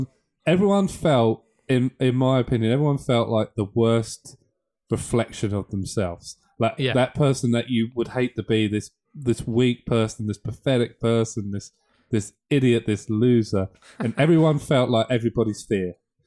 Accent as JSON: {"language": "English", "country": "United Kingdom", "said": "we're British"}